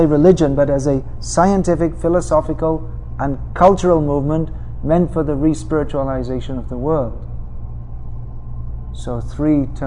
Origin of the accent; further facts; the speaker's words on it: England, United Kingdom; born there; I was born in England, so we used to see the on TV, the news, the demonstrations